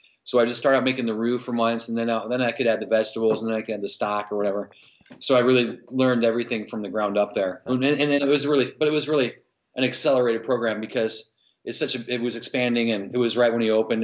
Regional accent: St. Louis, Missouri, United States; also born or lived in Biloxi, Mississippi; But I came to St. Louis in an early age, and I grew up here

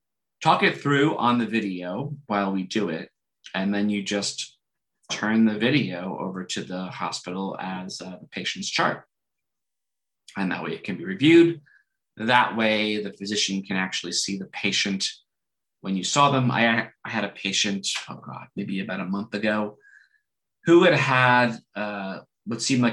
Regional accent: New Jersey, United States; Now, listen, I come from New Jersey. So New Jersey, we're used to talking to the physician on every call.

